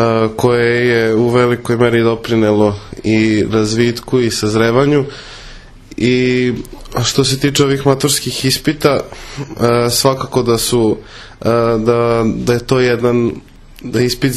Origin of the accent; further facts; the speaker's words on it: Bečej, Vojvodina, Serbia; dolazim iz Bečeja kod Novog Sada.